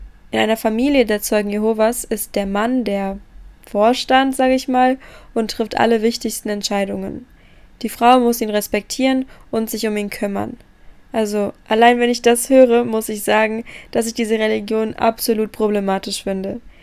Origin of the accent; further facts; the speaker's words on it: Hesse, Germany; in Europa im Taunus, also eigentlich sehr nah, wo ich wohne bzw. wo ich herkomme.